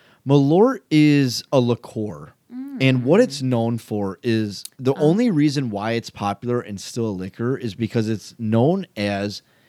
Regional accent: Chicago, Illinois, United States; We are all from, you know, Chicagoland area. We're from Chicago.

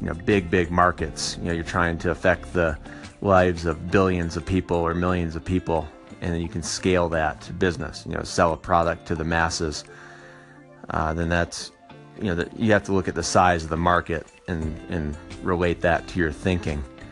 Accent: Flint, Michigan, United States; now in Aspen, United States; I grew up outside of Flint, Michigan. You've all heard of Flint with the water crisis. And now I live near Aspen, Colorado.

